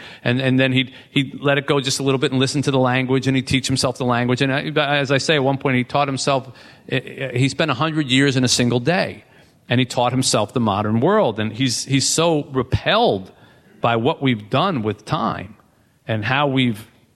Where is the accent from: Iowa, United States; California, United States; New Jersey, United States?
New Jersey, United States; now in Detroit, United States; I grew up here in New Jersey. I'm born and raised here. I'll always be a Jersey Philly kid. But I've been in Detroit for a long time now, and it really is my now adopted home.